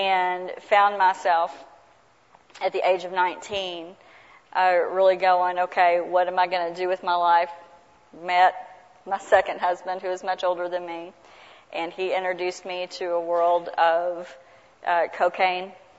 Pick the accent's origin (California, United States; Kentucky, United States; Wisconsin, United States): Kentucky, United States; Mount Sterling; I don't know if y'all know, but you can probably hear it on me. I'm from Mount Sterling.